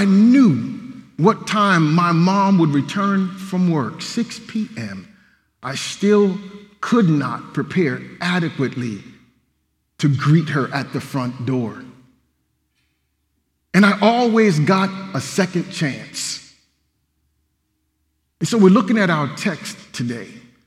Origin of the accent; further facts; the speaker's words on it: Canton, Ohio, United States; Well, growing up in Canton, Ohio, my sister and I were considered to be latchkey kids